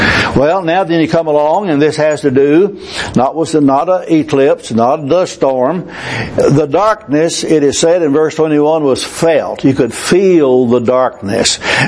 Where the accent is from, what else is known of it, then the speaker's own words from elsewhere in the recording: Gladewater, Texas, United States; When I grew up in Gladewater, Texas, every year there would be a lot of crickets, and the crickets would be by the thousands.